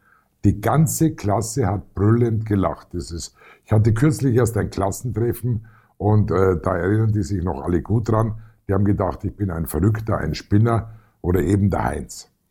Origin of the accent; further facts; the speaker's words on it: Regensburg, Bavaria, Germany; Ich bin in Regensburg in einem Viertel aufgewachsen, das damals, ja so kann man sagen, ein Problemviertel war. Man sagt auch in vielen Städten ein Glasscherbenviertel. Es hatte einen sehr hohen Ausländeranteil, damals bereits